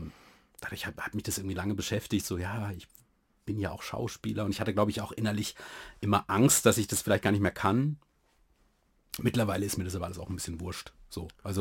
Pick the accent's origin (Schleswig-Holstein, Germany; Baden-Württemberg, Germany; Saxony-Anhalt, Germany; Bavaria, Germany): Baden-Württemberg, Germany; Freiburg; ich komme aus Freiburg, Jahrgang 75